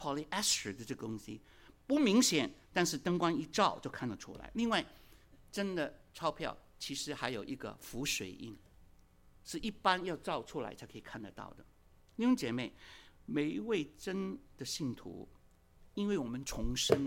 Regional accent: Hong Kong; 我记得小的时候在香港常听到很多的广告要我们认明商标，提防假冒。

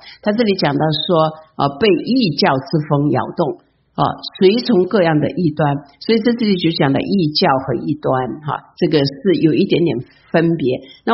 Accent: China

